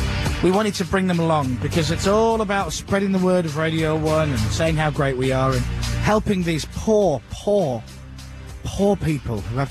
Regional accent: Leeds, Yorkshire and the Humber, United Kingdom; I'm going to bring everyone. Back to my hometown of Leeds.

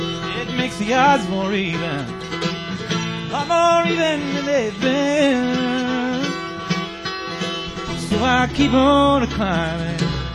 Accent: Boulder, Colorado, United States; I come from Boulder, Colorado

